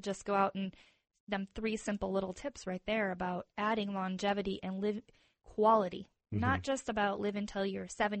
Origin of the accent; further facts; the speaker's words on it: Michigan, United States; now in Las Vegas, United States; I think I grew up in Michigan. We knew all of our neighbors.